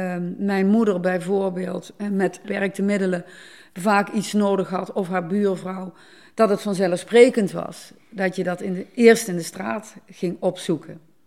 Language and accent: Dutch; Limburg, Netherlands; born there; also born or lived in Nijmegen / Malden; Ik ben hier wel geboren in Limburg, maar ik heb heel lang in Nijmegen en omstreken gewoond, in met name Malden.